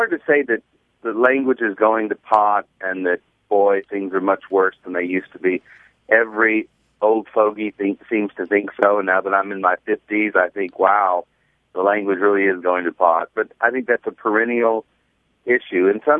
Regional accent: Texas, United States; We grew up in West Texas, and so I grew up saying things like, me and Brad are fixing to play golf.

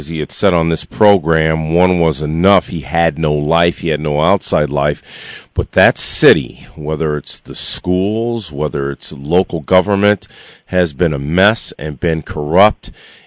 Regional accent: Mount Clemens, Michigan, United States; Tom, I grew up in Mount Clemens. I've been watching and defending Detroit for many, many years.

